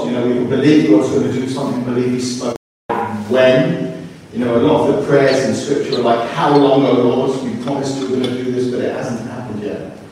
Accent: Larnaca, Larnaca District, Cyprus; I grew up in Cyprus in a town called Larnaca

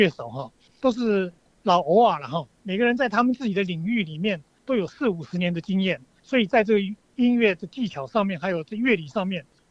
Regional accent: Taiwan; 我们在台湾长大的这一代

